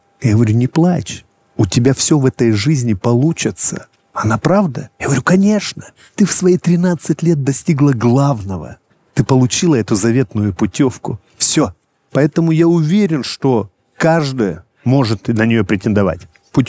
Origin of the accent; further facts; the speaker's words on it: Krasnodar Krai, Russia; Я сам с Кубани и никогда не думал, что лучше Кубани что-то есть. Безусловно, Кубань кормилица, и она останется всегда в моей душе. Но за эти 5 лет Артек и Республика Крым стала моей малой родиной, частью моей семьи.